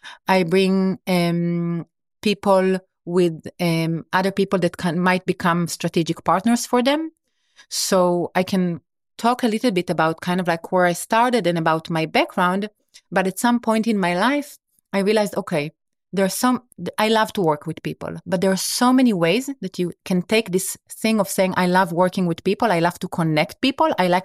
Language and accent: English; Sde Boker, Southern District, Israel; I was born in Israel, in the desert, in Sde Boker, where I kind of like, I spent my first years of my life.